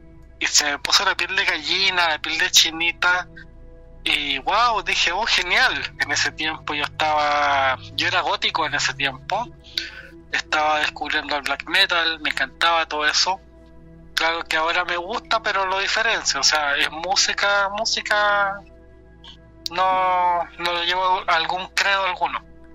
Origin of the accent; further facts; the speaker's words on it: Chile; soy de Chile.